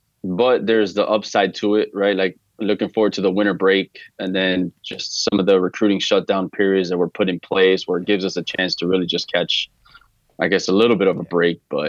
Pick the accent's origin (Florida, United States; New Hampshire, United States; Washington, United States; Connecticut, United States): Florida, United States; Miami; And now we're originally from Miami.